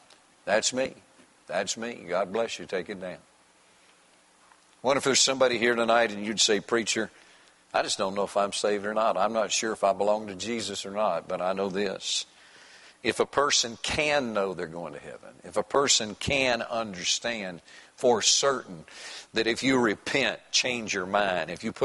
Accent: Greensboro, North Carolina, United States; I heard that downtown in my hometown in Greensboro, North Carolina, they were going to bombard the King Cotton Hotel.

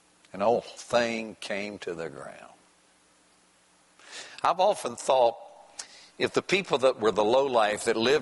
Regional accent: Greensboro, North Carolina, United States; I heard that downtown in my hometown in Greensboro, North Carolina, they were going to bombard the King Cotton Hotel.

